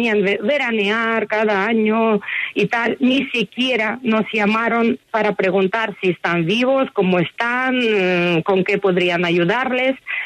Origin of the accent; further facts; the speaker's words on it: Mariupol, Donetsk Oblast, Ukraine; Spanish is a second language; incluida Mariupol, mi ciudad natal, que se mantenía dentro de la soberanía ucraniana